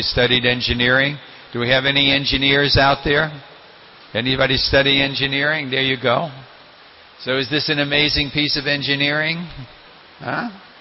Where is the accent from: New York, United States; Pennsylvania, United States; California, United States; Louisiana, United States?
New York, United States; I was from New York. I was a bit cynical about so many cheaters in so many ways.